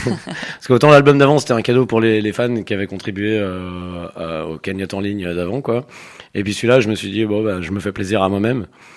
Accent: Auvergne-Rhône-Alpes, France; moi je suis au Savoyard au départ, mais dès qu'il fait moins que 20 degrés, j'ai froid.

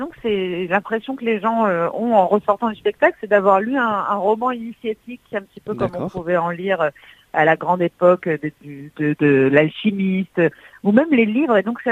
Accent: Nice, Provence-Alpes-Côte d'Azur, France; C'est mon premier message, voilà, en tant que niçoise

